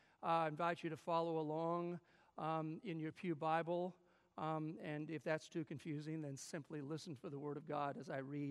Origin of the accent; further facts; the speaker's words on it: Missouri, United States; I grew up in the Evangelical Southern Baptist Church in northern Missouri, as some of you know, where religion and politics don't mix on the one hand.